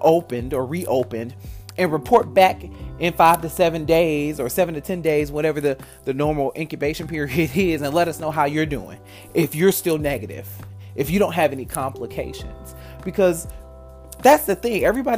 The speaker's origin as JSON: {"language": "English", "region": "Michigan", "country": "United States", "said": "And the same thing is kind of going on in my home state of Michigan."}